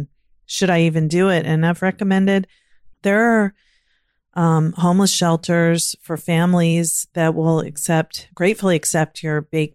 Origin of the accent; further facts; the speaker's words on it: Virginia, United States; now in Maryland, United States; And I grew up in Virginia and now living in Maryland.